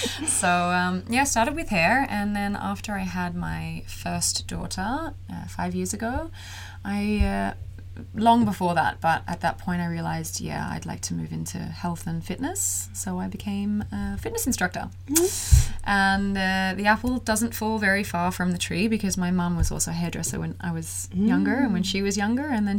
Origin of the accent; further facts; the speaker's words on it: Australia; moved away as an adult; now in Sweden; I am Australian. I'm 30.